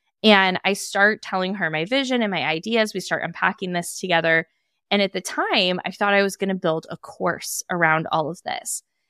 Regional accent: Napa, California, United States; I hosted a launch event with 100 women in my hometown, Napa, California

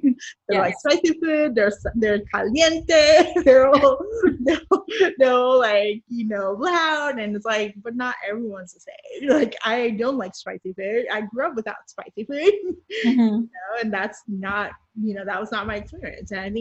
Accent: Puerto Rico; moved away as an adult; now in United States; I am Puerto Rican, but I'm from Puerto Rico, from the island. Mm-hmm. And I moved to the States when I went to college, and I've been here for about 20 years. So I've been more time in the States than Puerto Rico, but my family still lives there.

